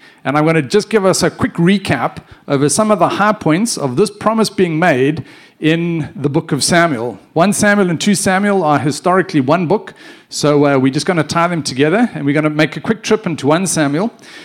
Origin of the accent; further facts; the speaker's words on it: South Africa; I come from South Africa, if you don't know. Born in 1976. And so that put me at age 17 in April of 1994.